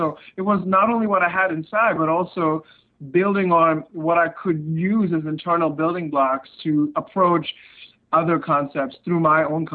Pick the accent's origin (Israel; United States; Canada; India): India; also born or lived in Middle East / Australia; I grew up not only in India, but like I would spend time in the Middle East, spent time growing up in like Australia, in different parts of Asia